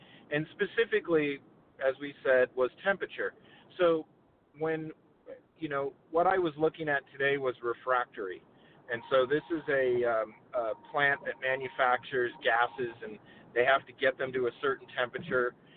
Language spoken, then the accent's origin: English; California, United States; obviously, I'm from Southern California, but I have a large company that brings me out to Montana to do surveys.